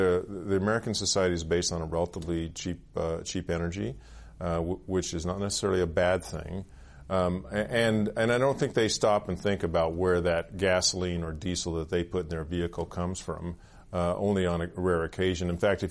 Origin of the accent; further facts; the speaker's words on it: Canada; as a Canadian, I'm very proud of the overall track record of this country on the environment